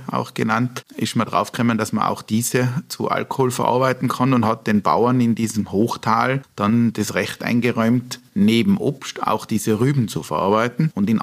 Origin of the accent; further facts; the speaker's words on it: Tyrol, Austria; Ich als Tiroler